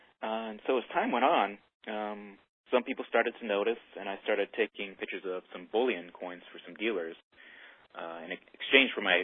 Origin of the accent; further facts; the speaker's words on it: Canada; Did I mention I'm Canadian?